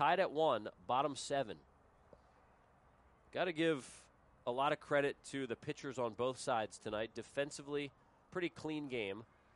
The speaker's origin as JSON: {"language": "English", "town": "Philadelphia", "region": "Pennsylvania", "country": "United States", "said": "because I'm from the Philly area"}